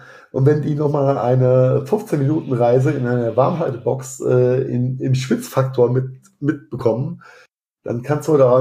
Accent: Rhineland-Palatinate, Germany; wie es bei uns in Rheinhessen heißt, einfach einen Spundkäse

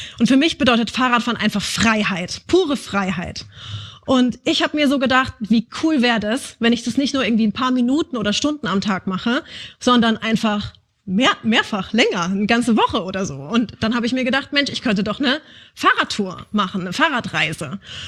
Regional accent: Karlsruhe, Baden-Württemberg, Germany; Ich komme aus Karlsruhe, ich habe kein Auto.

